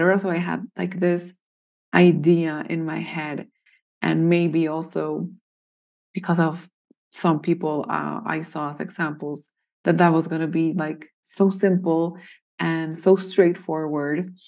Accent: Colombia; now in Boquete, Panama; I am from Colombia in South America, but I live in Panama, in the highlands of Panama in Boquete, with my husband and our 2.5-year-old little boy. I've been here for almost 9 years now.

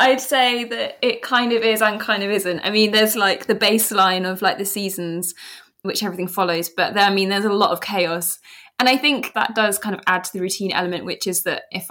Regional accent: London, United Kingdom; growing up in London, I mean, it's like a big city, of course, but I didn't really have memories of the urban landscape.

